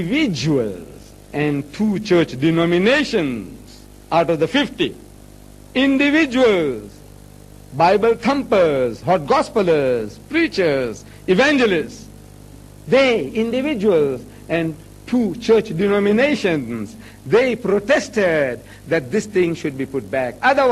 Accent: India; I'm an Indian. Not a red Indian, brown Indian from India.

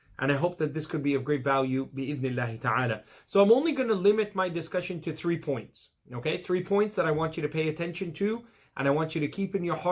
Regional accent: Toronto, Ontario, Canada; Growing up in Toronto, subhanAllah, there was pornography then. I'm not that old, subhanAllah.

